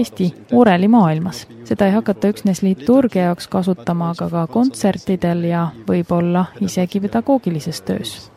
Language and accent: Estonian; Wallonia, Belgium; Estonian is a second language; olen ise ka pärit väikeselt maalt. Olen pärit saksakeelsest vähemusest Belgias. Meid on vaid 70 000 inimest, kes seal saksakeelt räägivad.